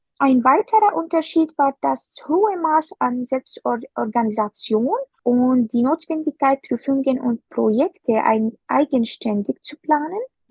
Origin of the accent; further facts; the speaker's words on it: Syria; now in Germany; Das Studium an einer deutschen Universität unterscheidet sich in mehreren Aspekten von meinem Heimatland Syrien.